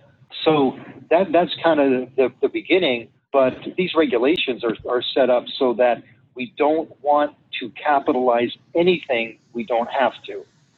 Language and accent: English; Northeast, United States; now in Arizona, United States; But I come from the Northeast where, you know, shingle roofs, you know, do not last 39 years